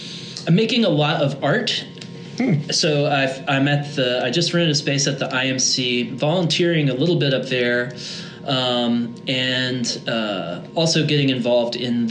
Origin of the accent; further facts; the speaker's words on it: Atlanta, Georgia, United States; also born or lived in Birmingham, Alabama; I'm originally born in Birmingham, Alabama, but I was raised in the Atlanta, Georgia area, came here for school